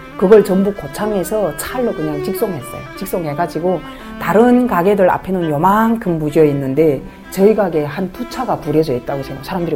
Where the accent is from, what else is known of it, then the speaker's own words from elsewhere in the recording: North Korea; now in South Korea; 저 북한에서 왔는데